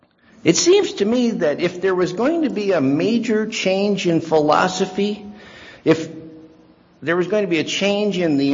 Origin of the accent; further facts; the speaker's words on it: Pasadena, California, United States; I grew up in Pasadena and worked in Pasadena as a young adult.